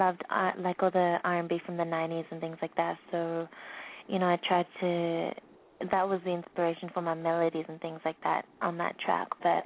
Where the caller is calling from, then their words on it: Sydney, New South Wales, Australia; I'm calling from Sydney in Australia